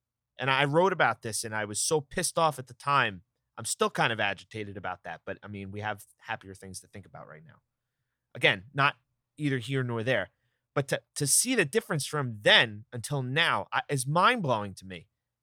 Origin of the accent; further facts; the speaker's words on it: New York, United States; accent: New York; any typical Islander fan or New Yorker even, right? Because I'm sure that my New York accent comes out from time to time.